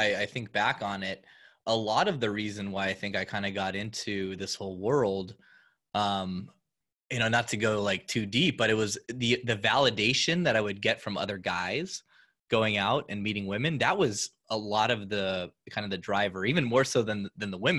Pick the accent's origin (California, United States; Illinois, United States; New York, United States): California, United States; I played ice hockey, which was kind of rare growing up in Southern California